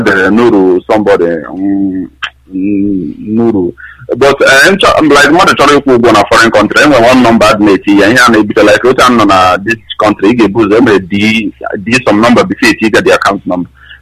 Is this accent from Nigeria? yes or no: yes; Imo, Nigeria; I'm a Igbo guy. I came from Imo State, Idato.